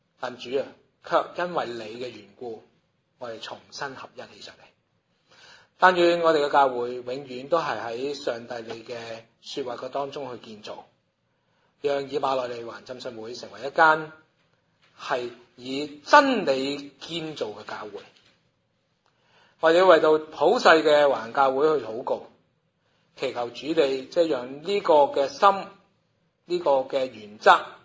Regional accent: China; 让我们作为中国人的我们都能够献

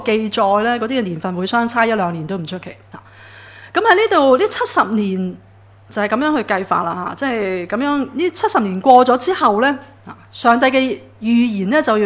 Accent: Hong Kong

